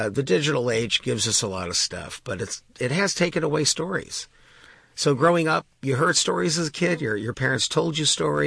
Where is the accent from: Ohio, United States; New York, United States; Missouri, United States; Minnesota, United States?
Ohio, United States; Cleveland; I'm from Cleveland, Ohio, and I actually still root for the Cleveland Browns.